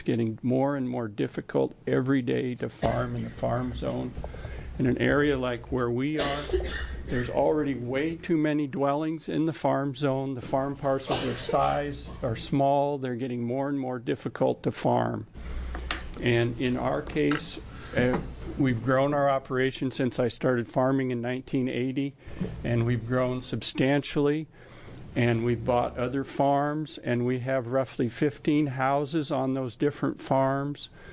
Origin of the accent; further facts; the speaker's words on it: Parkdale, Oregon, United States; I'm from Parkdale, Oregon.